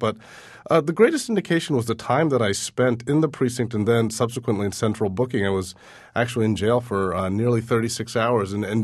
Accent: United States; born there; I'm an American citizen. I was born in the U.S. and I feel as much an American as anyone else.

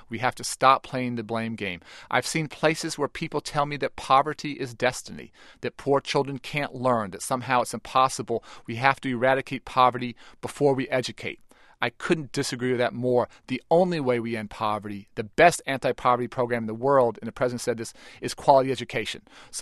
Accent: Illinois, United States; Many states, including the state I'm from Illinois, actually reduced standards under No Child Left Behind

